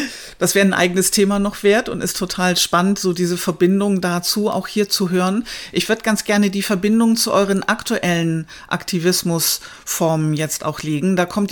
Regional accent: Bremen, Germany; ich bin auch Bremerin

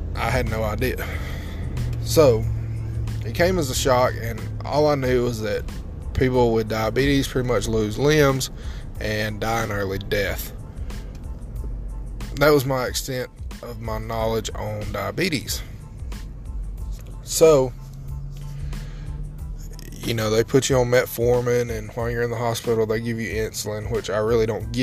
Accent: Alabama, United States; Yes, I'm from the South. I'm from Alabama, so we drink sweet tea every fucking day.

